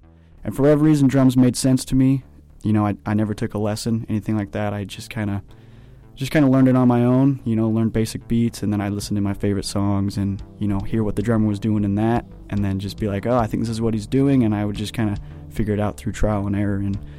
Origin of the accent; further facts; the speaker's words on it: Salt Lake City, Utah, United States; I was born and raised in Salt Lake City, mostly living my life in the Sandy area.